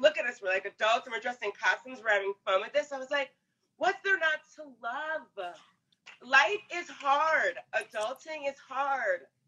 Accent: East Coast, United States; And I mean, I grew up on the East Coast.

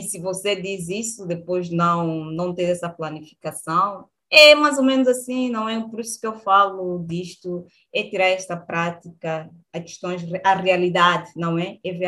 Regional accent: Lobito, Benguela, Angola; born there; no Lobito, por onde eu nasci, porque a Benguela é província, a Lobito é município

